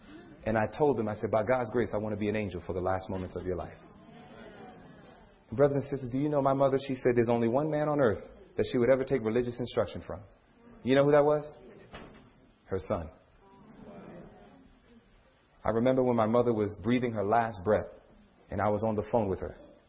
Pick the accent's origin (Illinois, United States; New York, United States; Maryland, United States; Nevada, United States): New York, United States; I never cut no tree. I'm from New York. I never cut a tree.